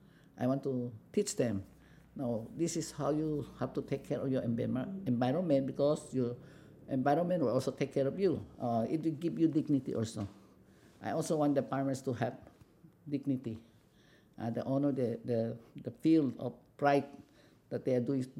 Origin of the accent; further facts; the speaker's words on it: Philippines; from Philippines, from the beautiful islands of Philippines.